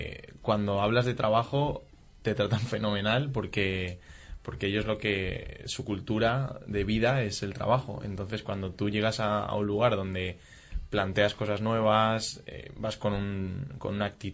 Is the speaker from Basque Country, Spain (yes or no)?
no; Valencian Community, Spain; yo soy valenciano y nada, yo he tenido varios trabajos desde que dejé los estudios y se me planteó la posibilidad de salir fuera